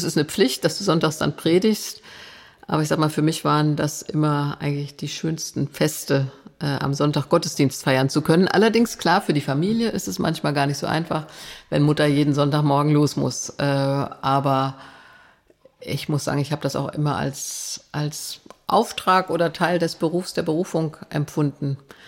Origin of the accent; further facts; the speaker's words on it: West Germany, Germany; Ich bin groß geworden in Westdeutschland